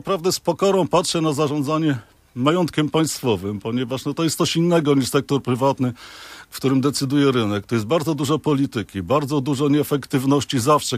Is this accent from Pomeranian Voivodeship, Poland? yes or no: yes; Gdynia, Pomeranian Voivodeship, Poland; natomiast jestem z Gdyni. A dla gdynianina Gdynia i Arka to jest to samo.